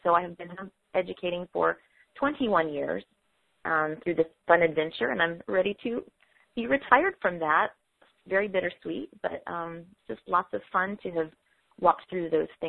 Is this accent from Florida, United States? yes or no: yes; Florida, United States; Well, I grew up in Florida and live in Orlando